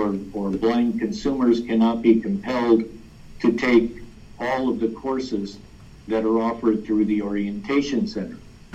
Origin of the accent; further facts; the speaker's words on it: New Mexico, United States; in 1980, I wanted to move back to New Mexico. I was from New Mexico.